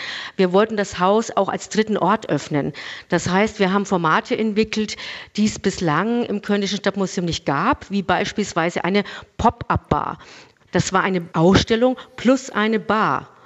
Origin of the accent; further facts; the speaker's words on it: Bavaria, Germany; Zunächst bin ich keine echte Kölnerin, man hört es vielleicht auch, ich komme ursprünglich aus Franken